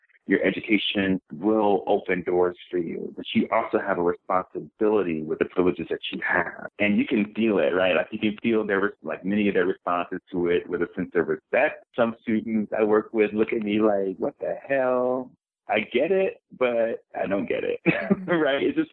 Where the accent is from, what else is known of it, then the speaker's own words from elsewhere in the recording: Atlanta, Georgia, United States; also born or lived in Dallas / New York City; now in Minneapolis, United States; I am originally from Dallas, Texas, so I am a Texas Bama, like our … And I grew up in the South, grew up in Atlanta as well, and lived in New York City. And I have been living now in Minneapolis for the last 9 years.